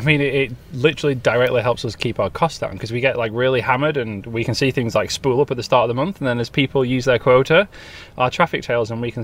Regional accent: Yorkshire and the Humber, United Kingdom; which is in Sheffield in England. Close to my hometown

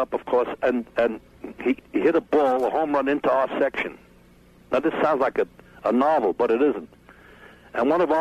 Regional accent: Brooklyn, New York, United States; born there; I was born in Brooklyn. I was a Dodger fan until I was 8 years old.

